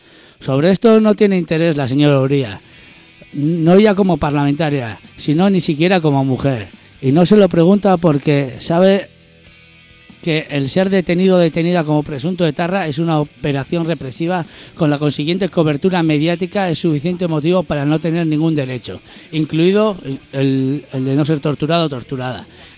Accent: Basque Country, Spain; yo, que soy vasco y rojo, además de varias istas

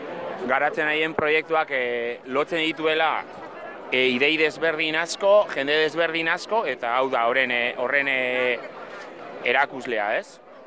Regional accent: Vitoria-Gasteiz, Basque Country, Spain; hemengoa naiz, Gasteizkoa

